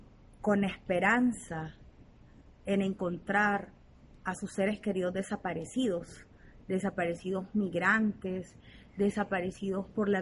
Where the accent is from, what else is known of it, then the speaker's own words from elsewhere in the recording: El Salvador; born there; nací en El Salvador, soy feminista, antropóloga, madre de un adolescente, hija de padres detenidos, desaparecidos durante el conflicto armado salvadoreño.